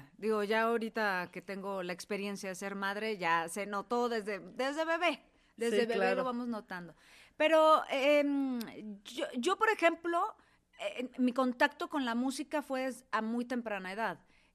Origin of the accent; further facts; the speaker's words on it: Ciudad Madero, Tamaulipas, Mexico; Yo soy de Ciudad Madero, Tamaulipas.